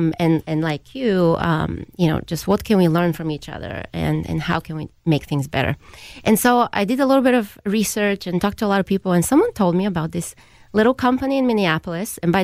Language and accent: English; Bulgaria; so I grew up in Bulgaria, and it was pretty turbulent times at the time.